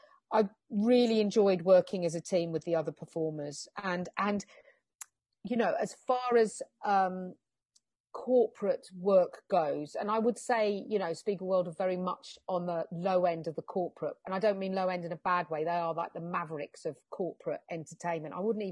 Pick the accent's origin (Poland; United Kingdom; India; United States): United Kingdom; England; And then slowly I through being English and just finding my roots of what I am and who I am